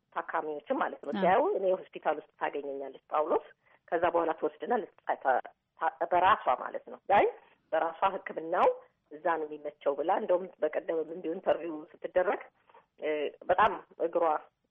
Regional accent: Holeta, Oromia, Ethiopia; born there; እኔ ያን ጊዜ ትንሽ ልጅ ሆኜ ሆለታ ነው የተወለድኩትኝ፣ ጉንትታ የሚባል ትንሽ ከተማ ውስጥ እዛ ተወልጄ

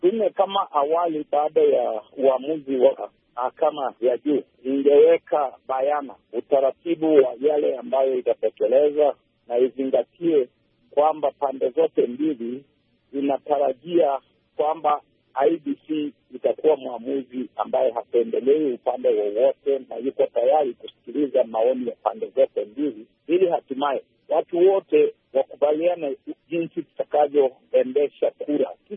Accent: Kenya; Sisi ni Wakenya

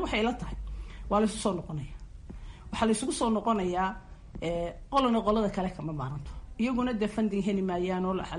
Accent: Somaliland, Somalia; anigu waxaan ahay reer Soomaaliland

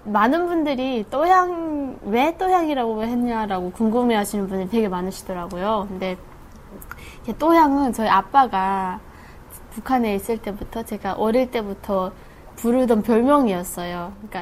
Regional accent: North Korea; now in South Korea; 저는 2009년도에 탈북을 해서 현재는 가톨릭대학교에서 사회복지를 공부하고 있고

